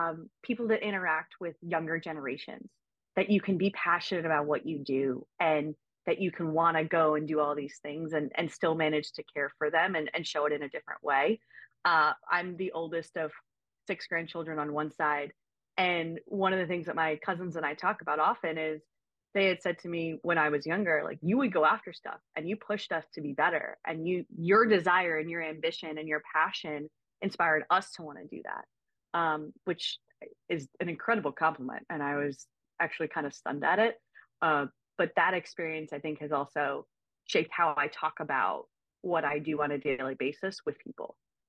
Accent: Montclair, New Jersey, United States; The first thing to know is that I grew up in New Jersey. I grew up in Montclair, so just outside of the city.

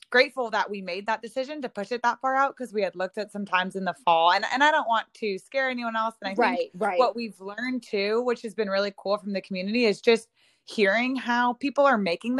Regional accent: Texas, United States; So I'm from Texas, and Tom and I are supposed to get married in Austin.

